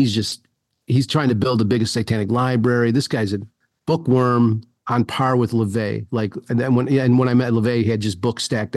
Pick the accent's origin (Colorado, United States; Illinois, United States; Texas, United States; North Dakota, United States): Illinois, United States; Chicago; Yeah, and I come from the Chicago, and so, you know, saying those things in Chicago is nothing but a thing.